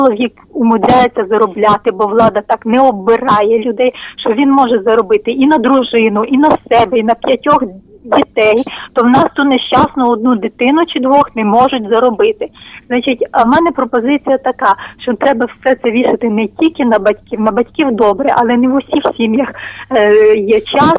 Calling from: Rivne Oblast, Ukraine; Рівненщина.

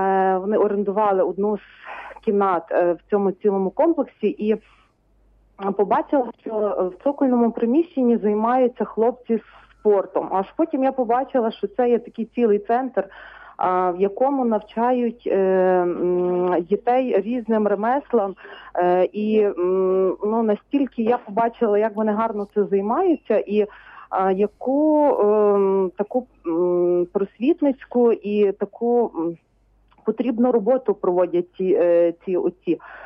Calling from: Lviv, Lviv Oblast, Ukraine; Зі Львова телефоную

